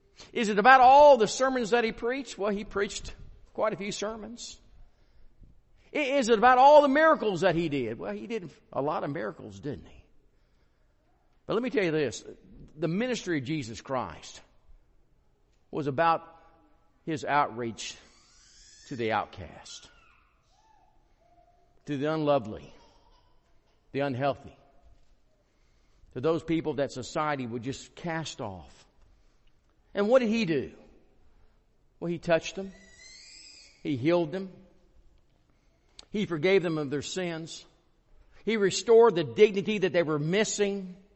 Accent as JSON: {"language": "English", "town": "Athens", "region": "Alabama", "country": "United States", "said": "I tell people now I'm from the Athens of the Alabama."}